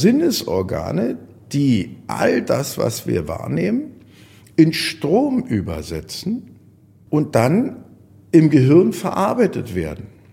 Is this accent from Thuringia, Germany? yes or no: no; Berlin, Germany; Ich komme aus Berlin, mir ist das sowieso egal.